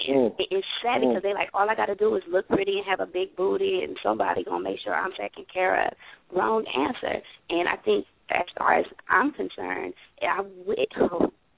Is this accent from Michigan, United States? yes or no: yes; Flint, Michigan, United States; I'm from Flint, Michigan.